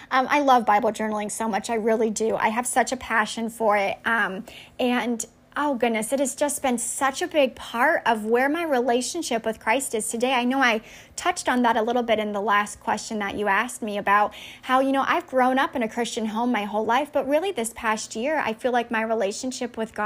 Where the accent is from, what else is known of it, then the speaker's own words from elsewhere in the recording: Nashville, Tennessee, United States; I am talking with you all from the States, the United States. I'm from Nashville, Tennessee.